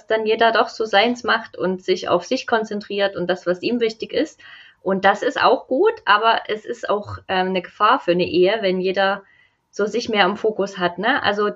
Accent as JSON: {"language": "German", "town": "Dresden", "region": "Saxony", "country": "Germany", "said": "Wir kommen beide aus Dresden, beziehungsweise wohnen in Dresden. Ich bin 37 Jahre alt"}